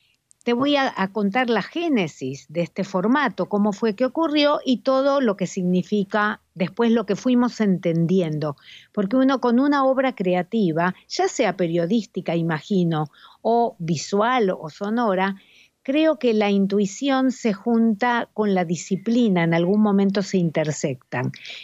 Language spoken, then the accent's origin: Spanish; Argentina; para mí como argentina, muy argentina y también muy judía